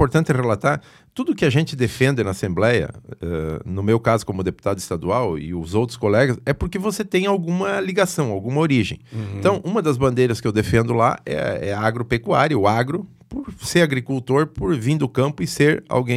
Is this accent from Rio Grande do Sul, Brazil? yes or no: yes; Santo Augusto, Rio Grande do Sul, Brazil; also born or lived in Ijuí; Bom, eu sou nascido em Ijuí, mas sempre morei e me criei no interior de Santo Augusto, lá na propriedade dos meus pais, que eles até hoje residem lá.